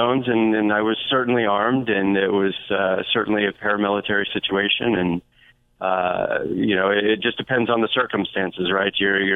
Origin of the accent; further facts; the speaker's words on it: Washington, United States; also born or lived in Utah; I was born in Utah and raised in a rural area outside of Seattle, Washington.